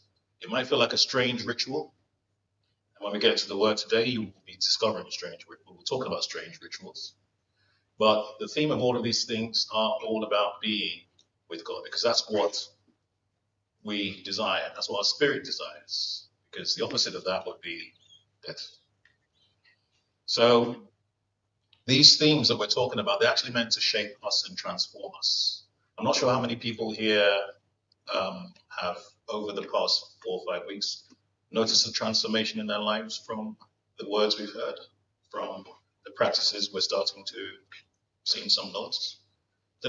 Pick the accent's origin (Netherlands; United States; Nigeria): Nigeria; As a Nigerian, I understand exactly what that means.